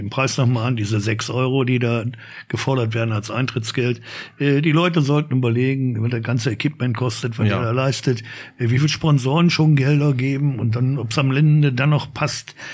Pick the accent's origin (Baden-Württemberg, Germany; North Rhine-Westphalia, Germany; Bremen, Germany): North Rhine-Westphalia, Germany; Essen; now in Oberhausen, Germany; Ursprünglich komme ich aus Essen, bin dann über den Umweg Spanien, wo ich meine Frau kennengelernt habe, dann in Oberhausen gelandet